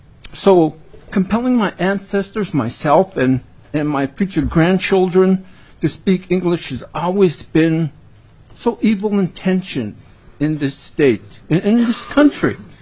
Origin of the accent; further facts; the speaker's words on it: Yakutat, Alaska, United States; I'm born and raised in Yakutat, Alaska.